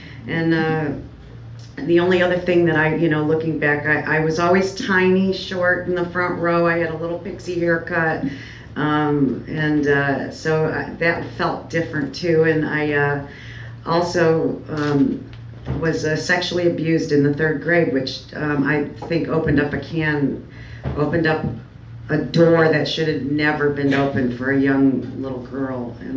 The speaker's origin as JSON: {"language": "English", "town": "Cleveland", "region": "Ohio", "country": "United States", "said": "I'm from Cleveland, Ohio. I don't know if there's any Clevelanders out there, but I still love Cleveland."}